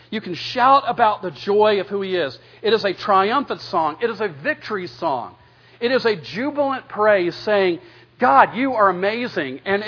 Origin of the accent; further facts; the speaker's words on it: United States; because I'm an American and I don't bow to anybody.